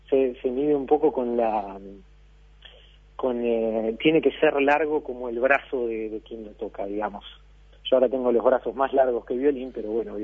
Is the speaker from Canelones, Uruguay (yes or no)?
no; Montevideo, Uruguay; Sí, de Montevideo, nacido y crecido.